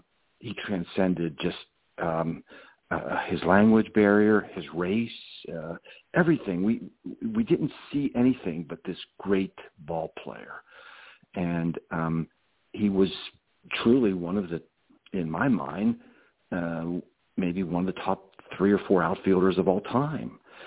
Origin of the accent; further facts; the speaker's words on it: Steubenville, Ohio, United States; I grew up actually in Steubenville, Ohio, and my best friend Mark Stacy is a baseball coach there in Steubenville.